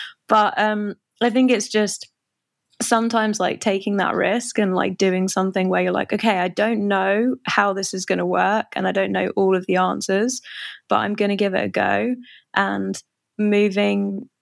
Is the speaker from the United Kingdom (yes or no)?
yes; England, United Kingdom; I grew up in England and how did I kind of connect with the mountains?